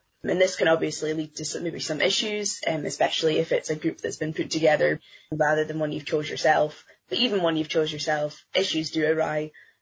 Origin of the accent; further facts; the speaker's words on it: Scotland, United Kingdom; I think even being a Scottish student my whole life as well was really interesting